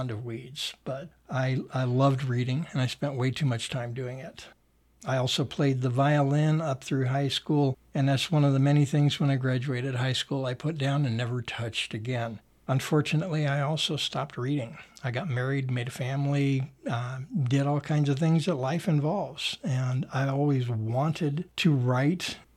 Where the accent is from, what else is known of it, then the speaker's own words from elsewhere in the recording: Anaheim, California, United States; born there; I was born in Anaheim Memorial Hospital, a building that no longer exists like so many others. I was born back in 1960